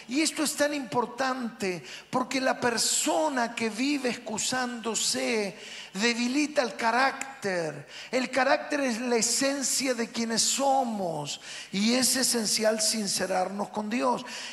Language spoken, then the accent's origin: Spanish; Argentina; Ustedes saben que como argentinos somos muy chamulleros, ¿verdad o no?